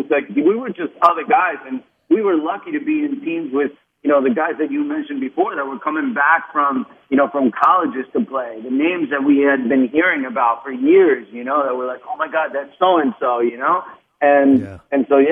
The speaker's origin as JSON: {"language": "English", "country": "Uruguay", "said": "So here I come from Uruguay"}